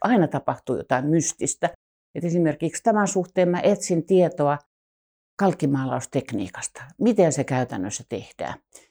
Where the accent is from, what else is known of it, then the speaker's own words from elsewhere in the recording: Tampere, Pirkanmaa, Finland; ja olen tamperelainen kirjailija, käsikirjoittaja ja näytelmäkirjailija.